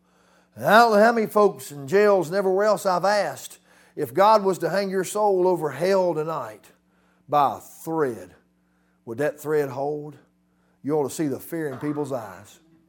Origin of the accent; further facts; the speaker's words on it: Arlington, Virginia, United States; born there; Well, it says I was born in Arlington Hospital, May the 14th, 1964, there in Virginia.